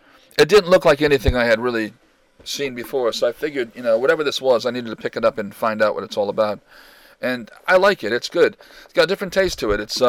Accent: United States; I am Native American, so I don't even know what this stuff is.

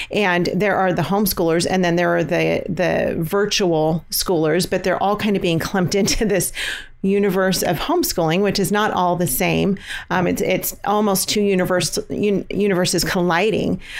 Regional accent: California, United States; We have many friends we're from California, and so we have many, many friends in California who are public school educators.

